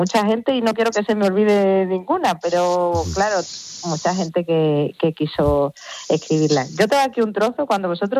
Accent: Mérida, Extremadura, Spain; porque nosotros somos de Mérida

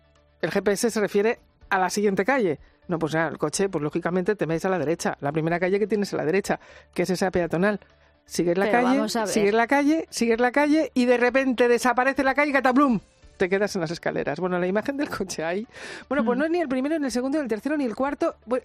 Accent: Madrid, Community of Madrid, Spain; y soy de Madrid

